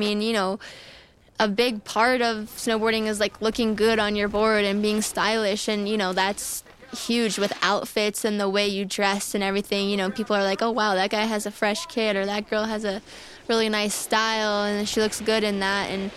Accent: United States; I'm from the United States, and I just got a silver medal in the snowboard slope style event.

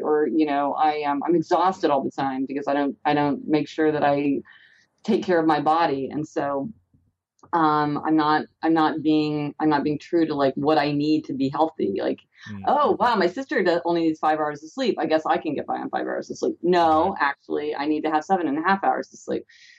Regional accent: Kansas City, Missouri, United States; I'm from Kansas City, Missouri. I don't know if people know that or not.

